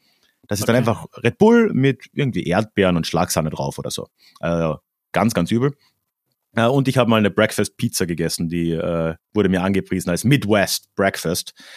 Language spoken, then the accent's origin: German; Austria; meinem Fall zum Beispiel Österreich, das habe ich nach einer Woche aufgegeben. Ich habe gesagt, ich bin aus Deutschland, weil das checkt ja keiner, wo Österreich liegt.